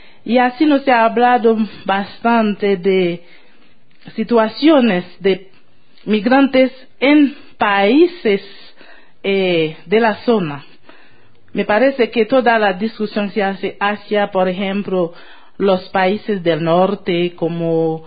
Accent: Haiti; vengo de Haití, en el Caribe.

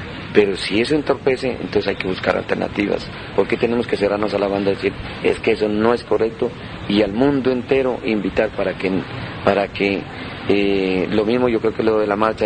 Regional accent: Colombia; para que nos volvamos a sentir identificados como colombianos

